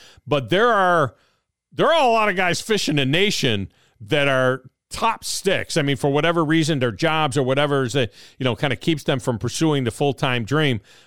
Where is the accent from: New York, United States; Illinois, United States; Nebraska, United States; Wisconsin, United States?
New York, United States; now in Tennessee, United States; I came from the Finger Lakes. That's where I grew up.